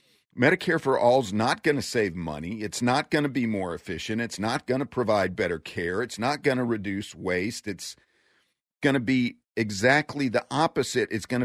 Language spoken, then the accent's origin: English; Texas, United States; I'm just, as a Texan, I can't help but say I am embarrassed for our two things.